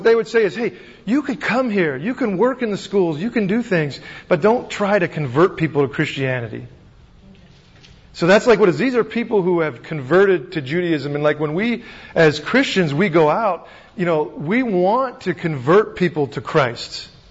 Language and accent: English; Virginia, United States; But I had to go slow, you see, because I'm from Virginia.